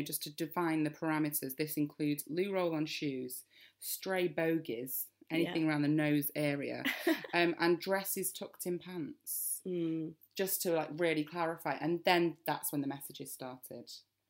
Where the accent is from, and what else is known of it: United Kingdom